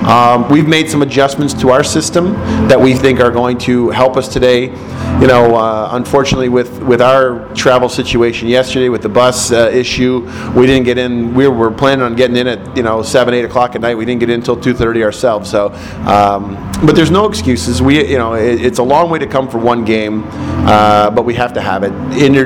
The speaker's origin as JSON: {"language": "English", "town": "Mount Hope", "region": "Ontario", "country": "Canada", "tie": "born or raised there", "also_born_or_lived": "Burlington", "said": "I'm from the Hamilton area. I was born in Burlington, which is only an hour from here. I grew up in a small town called Mount Hope. Went to high school in a place called Ancaster, which is the next town over."}